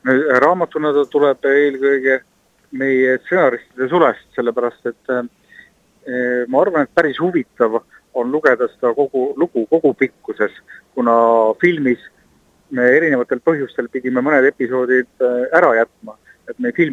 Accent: Saare County, Estonia; mina soome keelt väga ei räägi, kuna ma olen saarlane, siis ma rääkisin tema ka inglise keeles

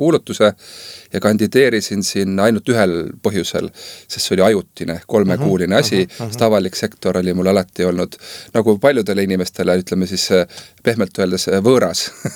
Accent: Põlva, Põlva County, Estonia; now in Saaremaa, Estonia; me oleme tegelikult pärit jah, nii-öelda Lõuna-Eestist, Tartust, preelavad nad praegult, aga mina isegi tulen täitsa Põlvast.

